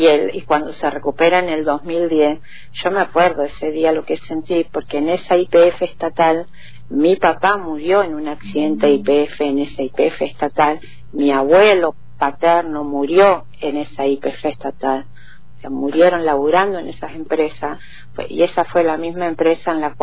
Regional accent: Cutral Có, Neuquén, Argentina; yo vengo de Cutralcó

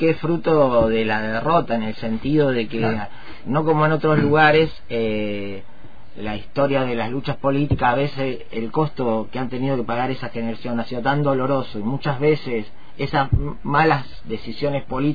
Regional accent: Rosario, Santa Fe, Argentina; yo soy de Rosario

